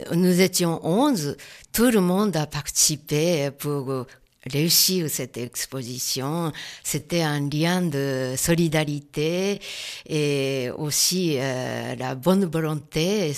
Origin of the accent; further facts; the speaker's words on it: Japan; French is a second language; now in France; Alors, je suis née en 1937 au Japon